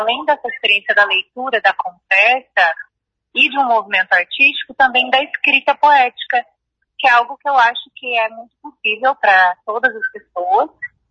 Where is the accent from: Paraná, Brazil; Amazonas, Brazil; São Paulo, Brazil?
Paraná, Brazil; Maringá; aqui em Maringá, né, sobretudo, que é a cidade onde eu moro, onde eu nasci